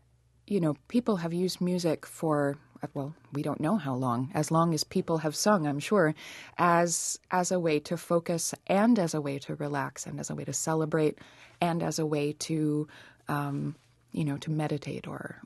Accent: Mason, Michigan, United States; I spent most of my growing up in central Michigan, in Mason, Michigan, a little town up there.

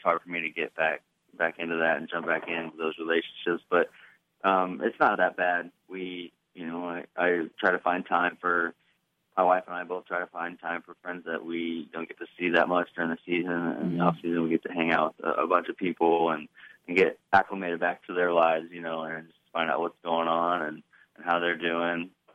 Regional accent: Tuscola, Illinois, United States; also born or lived in Urbana; So I was born in Urbana, grew up in Tuscola, Illinois.

